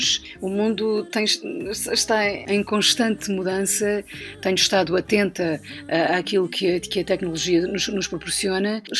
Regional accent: Santarém, Portugal; born there; e por isso é que eu nasci no Ribatejo

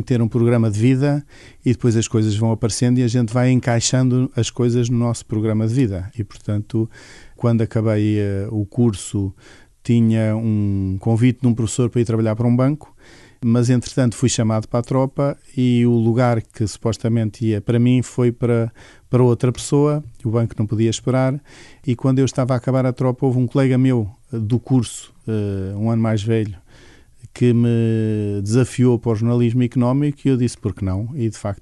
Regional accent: Carcavelos, Lisbon, Portugal; Nasci em Lisboa, cresci em Carcavelos, onde morava com os meus pais, somos 6 irmãos.

